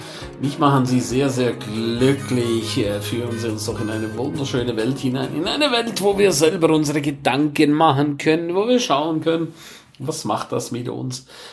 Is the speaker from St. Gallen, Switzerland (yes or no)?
no; Graubünden, Switzerland; first language Romansh; German is a second language; Meine Muttersprache ist Rätoromanisch für diejenigen, die es nicht wissen. Das ist die vierte Landessprache der Schweiz.